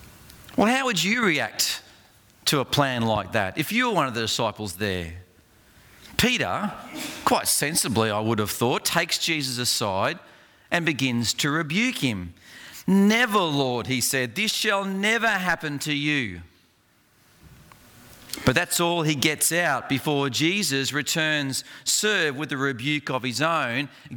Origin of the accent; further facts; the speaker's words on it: Australia; as an Australian, you probably have never thought about this sort of challenge. I mean, we're a pretty laid-back people, really.